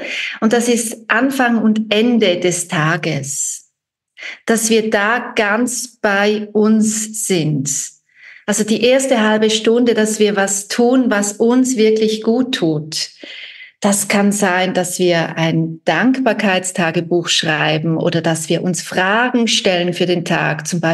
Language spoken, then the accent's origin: German; Switzerland; Bei uns in der Schweiz